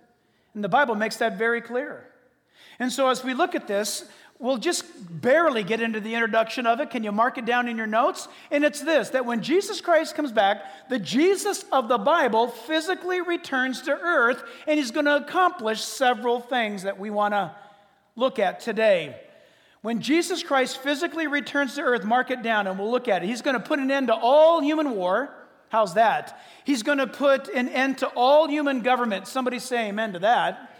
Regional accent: United States

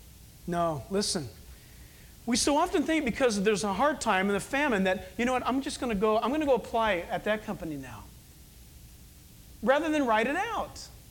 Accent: San Diego, California, United States; I was born and raised in San Diego

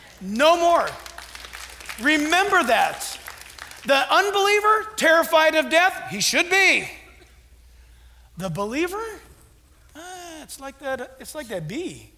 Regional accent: Orange County, California, United States; born or raised there

